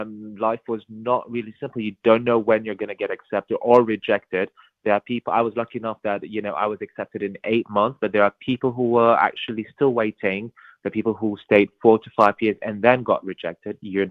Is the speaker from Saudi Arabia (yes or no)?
yes; Saudi Arabia; born there; English is a second language; I was born in Saudi Arabia. My parents were also people that actually fled the war back in Eritrea.